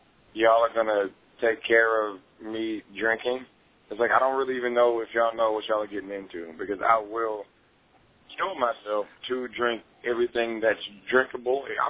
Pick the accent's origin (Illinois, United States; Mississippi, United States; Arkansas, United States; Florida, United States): Arkansas, United States; Jacksonville; I am from Jacksonville, Arkansas.